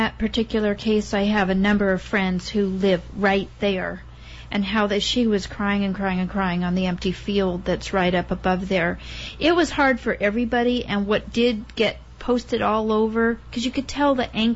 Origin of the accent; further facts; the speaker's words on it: Arizona, United States; I wasn't born here. I've been here a long time, but I grew up in Arizona, doesn't have a lot of water.